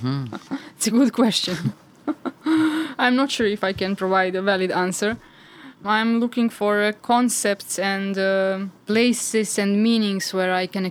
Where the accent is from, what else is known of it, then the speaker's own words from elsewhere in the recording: Belgrade, Serbia; English is a second language; So, as you said, I'm coming from Belgrade. There I graduated on Belgrade University.